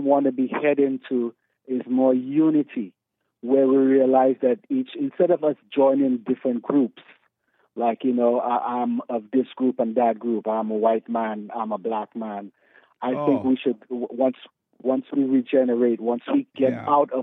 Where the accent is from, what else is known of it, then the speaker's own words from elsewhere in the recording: St. Lucia; That's where I'm from. I'm from St. Lucia